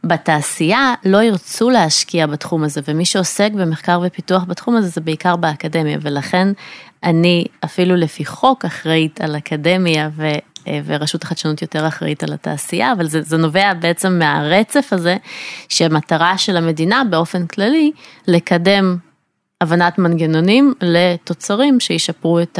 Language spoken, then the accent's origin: Hebrew; Ukraine; now in Israel; אז אני נולדתי וגדלתי באוקראינה, והייתי חלק מאותו גל עלייה גדול של שנות ה-90